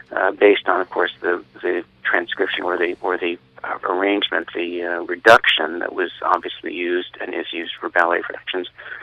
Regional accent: Pittsburgh, Pennsylvania, United States; when I was growing up in Pittsburgh, I played a regular weekend jazz gig

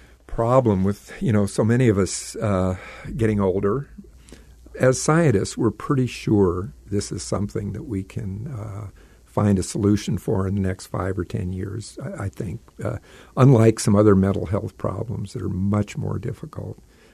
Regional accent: Las Vegas, Nevada, United States; also born or lived in California; And I took chemistry, and this was back in California, and I grew up in Las Vegas, which when I flew into El Paso, the desert and the mountains looked the same to me.

